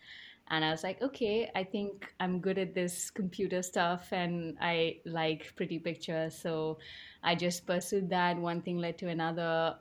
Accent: Chennai, Tamil Nadu, India; moved away as an adult; also born or lived in Kerala; now in United Kingdom; I was born and raised in India in a town in the south called Chennai. I'm from Kerala originally, so proud Indian here. And I moved to the UK about like 13 years ago to do my master's at Bournemouth.

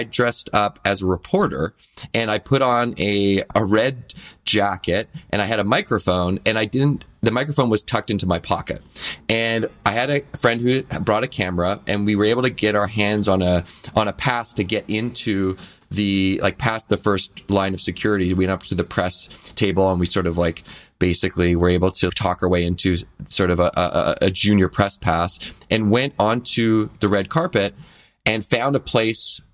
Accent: Victoria, British Columbia, Canada; growing up in Victoria, BC, which is an island in Canada

